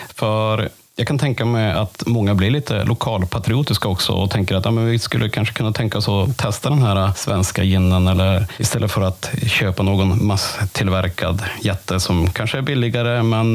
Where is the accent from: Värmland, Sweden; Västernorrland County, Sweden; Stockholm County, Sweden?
Västernorrland County, Sweden; Örnsköldsvik; jag kommer ju från Örnsköldsvik själv och jag tycker ju att Höga kusten är fantastiskt